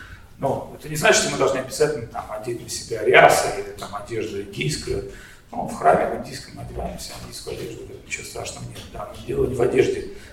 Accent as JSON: {"language": "Russian", "region": "Saint Petersburg", "country": "Russia", "said": "что-то я сам из Питера, мне что-то Питер напоминает."}